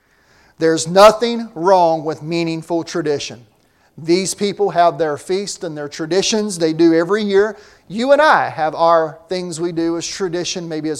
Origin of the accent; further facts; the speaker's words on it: Winston-Salem, North Carolina, United States; I had a candle that I use from Old Salem, my hometown. It means a lot to me because it symbolizes, you know, my upbringing.